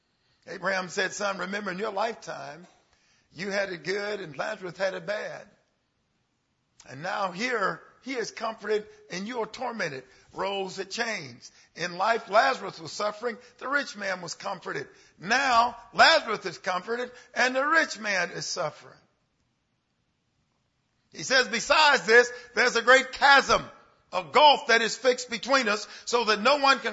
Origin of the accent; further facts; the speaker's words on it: Louisiana, United States; People ate with their hands like I did when I was raised in Louisiana back in the day.